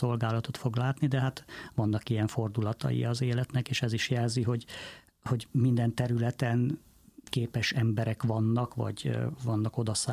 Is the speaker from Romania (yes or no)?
yes; Transylvania, Romania; én Erdélyből származom